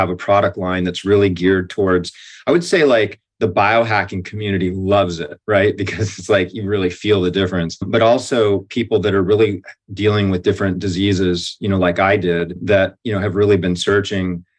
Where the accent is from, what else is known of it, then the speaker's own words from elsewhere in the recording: Hawaii, United States; also born or lived in Camp Lejeune, North Carolina; And well, I grew up in Hawaii, which was amazing. But before that, we were in Camp Lejeune.